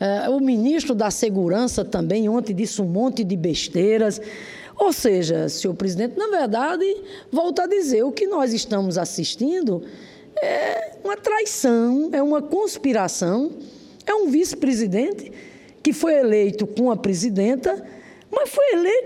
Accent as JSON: {"language": "Portuguese", "region": "Rio Grande do Norte", "country": "Brazil", "said": "lá no meu estado, Rio Grande do Norte, lá em Natal"}